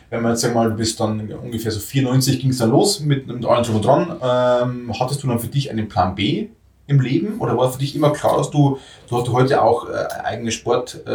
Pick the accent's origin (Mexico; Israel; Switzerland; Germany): Germany; Bavaria; bei uns in Bayern